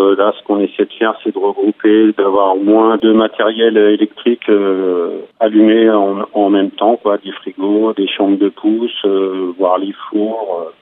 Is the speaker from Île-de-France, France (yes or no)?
no; Grand Est, France; Moi, je suis originaire de l'Aube, donc local.